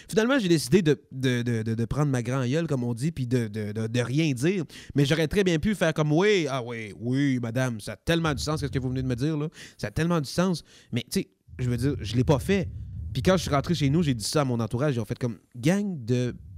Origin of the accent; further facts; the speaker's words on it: Haiti; Puis je me considère haïtien. Après, comme Bob Gratton, il dirait, je suis haïtien, québécois, canadien, d'Amérique du Nord, tabarnak.